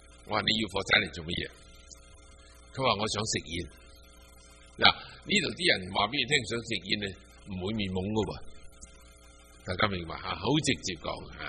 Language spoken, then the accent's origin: Cantonese; China; 不懂、我们中国人就是这样的，你挺靓仔喎